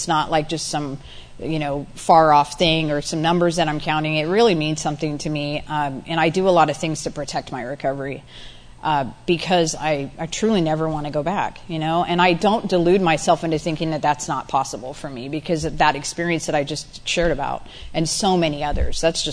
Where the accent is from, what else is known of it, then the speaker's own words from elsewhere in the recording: Auckland, New Zealand; born there; moved away; I was born in another country. I was born in Auckland, New Zealand, and I moved here in 1986 with my parents.